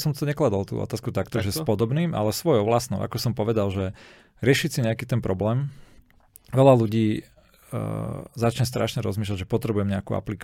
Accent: Kysucký Lieskovec, Žilina Region, Slovakia; also born or lived in Bratislava; Ja som mal taký príbeh, že keď ja som bol z Kysuckého Lieskovca, potom som chodil na strednú do Žiliny, potom som chodil na vysokú školu do Bratislavy

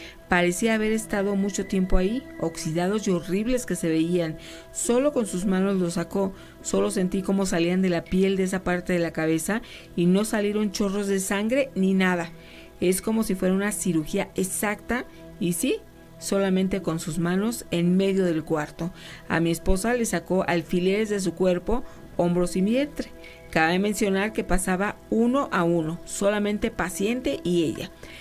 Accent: Hermosillo, Sonora, Mexico; Yo soy de Hermosillo

